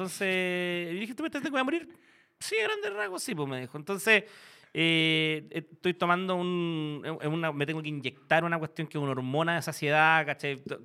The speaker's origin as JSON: {"language": "Spanish", "country": "Colombia", "tie": "born there", "said": "Soy colombiano."}